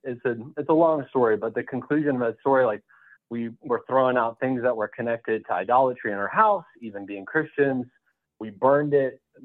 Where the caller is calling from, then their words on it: Atlanta, Georgia, United States; I'm calling in from Atlanta.